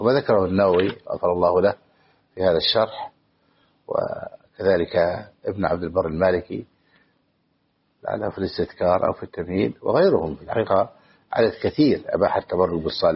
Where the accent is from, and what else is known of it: Egypt